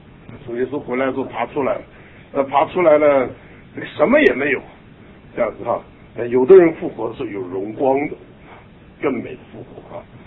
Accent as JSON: {"language": "Chinese", "country": "China", "said": "我们中国人常常讲这个死有重于泰山，轻若鸿毛"}